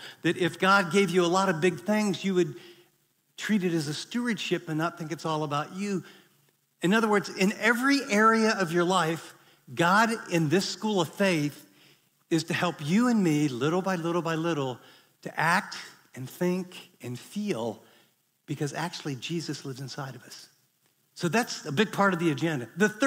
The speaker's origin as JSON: {"language": "English", "region": "Ohio", "country": "United States", "tie": "born or raised there", "said": "I wanted his job. I grew up in Ohio, or maybe Coach Z."}